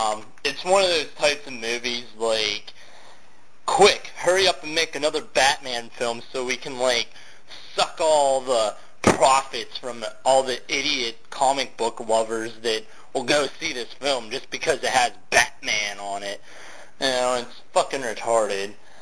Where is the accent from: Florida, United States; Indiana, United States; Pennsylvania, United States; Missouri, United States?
Pennsylvania, United States; Pennsylvania is my home state. So, I feel really connected to this young man.